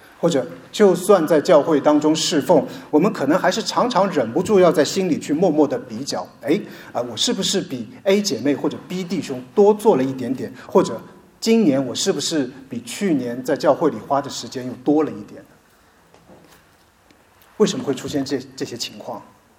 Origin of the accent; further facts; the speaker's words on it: China; 特别是像我这样来自中国大陆地区的人来说